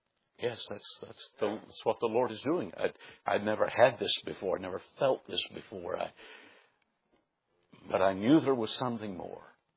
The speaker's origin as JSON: {"language": "English", "region": "Florida", "country": "United States", "tie": "born or raised there", "said": "I grew up in Florida. My soul on earth, I thought bathing was taking a bath."}